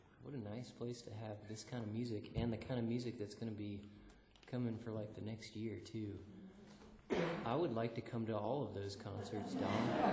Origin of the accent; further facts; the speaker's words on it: Virginia, United States; Laura and I are both from Virgini